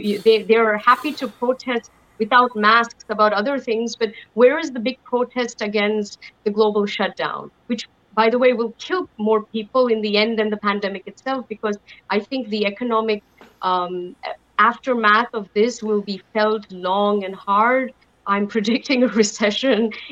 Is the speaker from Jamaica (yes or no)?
no; India; English is a second language; to me as an Indian, it's laughable